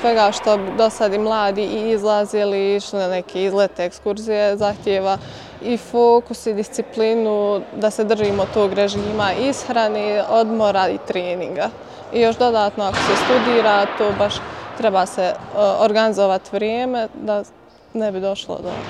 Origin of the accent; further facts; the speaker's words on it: Vitez, Federation of Bosnia and Herzegovina, Bosnia & Herzegovina; dolazim iz Viteza, profesionalna košarkašica